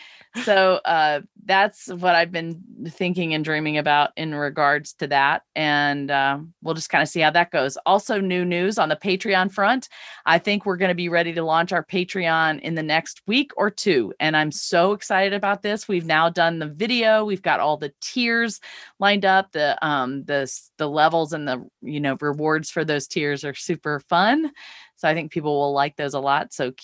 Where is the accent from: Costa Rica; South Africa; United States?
United States; Laurel, Mississippi; who was actually from my hometown of Laurel, Mississippi